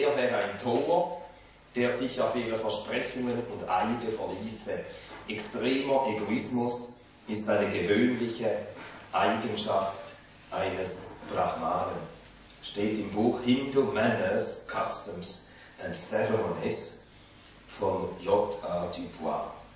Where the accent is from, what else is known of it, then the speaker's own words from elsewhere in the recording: Finland; ich bin Finne und so lese und betrachte ich die Geschichte ein bisschen distanzierter.